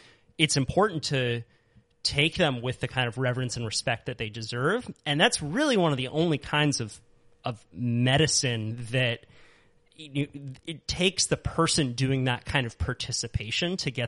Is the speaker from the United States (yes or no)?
yes; Santa Cruz, California, United States; there's this fun little wave where I grew up in Santa Cruz that I would bike down the road to just about every day.